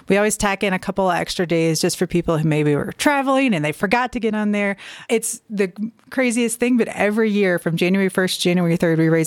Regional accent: the South, United States; moved away as an adult; I moved here about 6 years ago and I mostly lived in the South most of my life. My accent doesn't give me away too bad

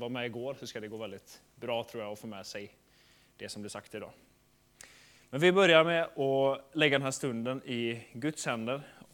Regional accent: Sweden; Så jag är från Sverige, så det betyder att det blir en blandning, tror jag, av de här nordiska språken.

